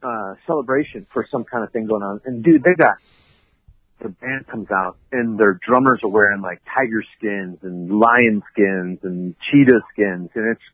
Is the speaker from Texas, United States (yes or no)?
yes; Texas, United States; I'm from Texas. My driver's license says Texas. I'm in a house in Texas. I pay Texas taxes.